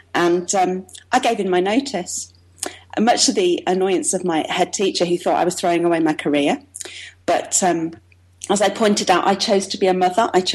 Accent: Sutton Coldfield, West Midlands, United Kingdom; now in Switzerland; I am not Swiss. I come from, I was born in Sutton Coldfield, right in the middle of England. Although I have to claim, as I'm talking to Scotsmen, my mother is from Glasgow. So I'm very proud of the fact I'm half Scottish.

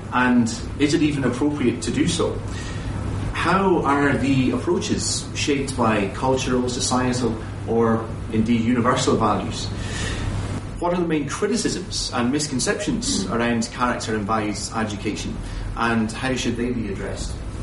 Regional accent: Waterford, Munster, Ireland; I'm from a little place called Waterford. It's on the southeast coast of Ireland.

